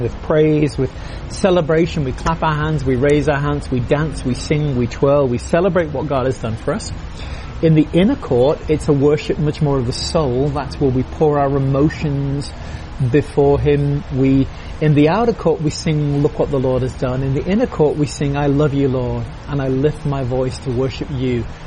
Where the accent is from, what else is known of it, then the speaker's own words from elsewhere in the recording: United Kingdom; now in United States; I'm a Brit, I'm now French, and I'm a US citizen, live in New England